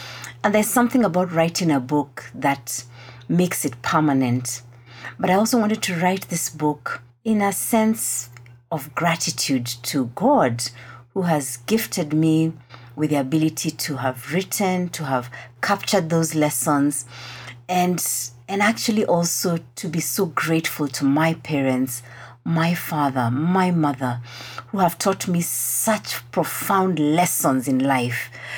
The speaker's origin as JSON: {"language": "English", "country": "Kenya", "said": "you know, I'm Kenyan, and I have found that as Kenyans, one of the things we do is we downplay the things that have gone well."}